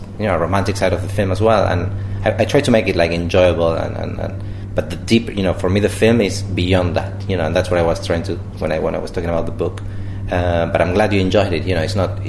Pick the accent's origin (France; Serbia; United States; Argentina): Argentina; Well, you know, I'm from Argentina